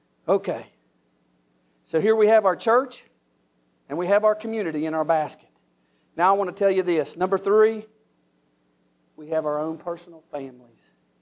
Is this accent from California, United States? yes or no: no; West Virginia, United States; I'm from Boone County. I know all of you can tell how I talk